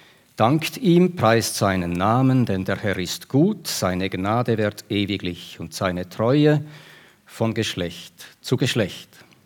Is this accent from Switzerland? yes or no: yes; Switzerland; born there; Ich bin in der Schweiz geboren worden. Kann ich auch nichts dafür. Ich habe einen von den schönsten Flecken auf dieser Erde. Oder? Stell dir mal vor, wir haben Berge, die Alpen. Wir haben Hügel, der Jura. Wir haben das Mittelland mit Seen.